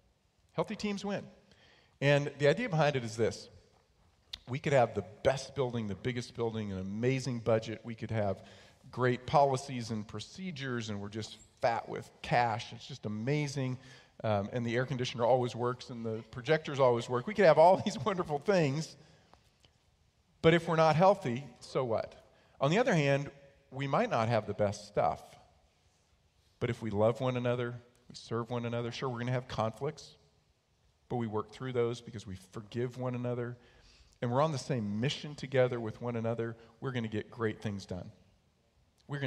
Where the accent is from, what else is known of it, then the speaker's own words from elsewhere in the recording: New York, United States; Okay, I'm a kid from New York. I grew up with no air conditioning because we didn't need air conditioning.